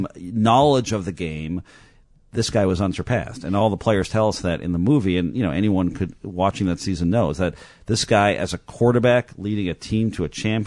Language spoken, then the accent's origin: English; Montreal, Quebec, Canada; I grew up in Montreal